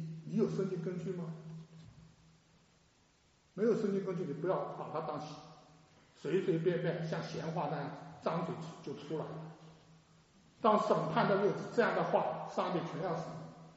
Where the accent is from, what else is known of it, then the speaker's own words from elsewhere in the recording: China; 虽然有的时候我们中国人就今天饭吃过没有